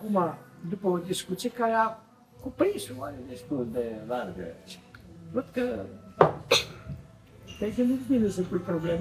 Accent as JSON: {"language": "Romanian", "town": "Timișoara", "region": "Timiș County", "country": "Romania", "said": "sunt Timișorean, deci văd și Timișoara"}